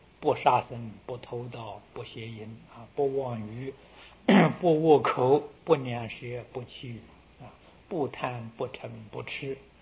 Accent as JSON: {"language": "Chinese", "country": "China", "said": "现在堕落在畜生道，啊，在当神，我们中国人讲龙王，这个鄱阳湖的龙王"}